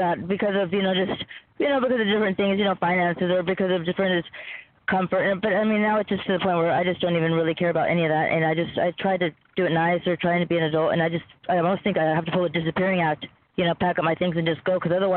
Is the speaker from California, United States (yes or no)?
yes; California, United States; I grew up in California, you know.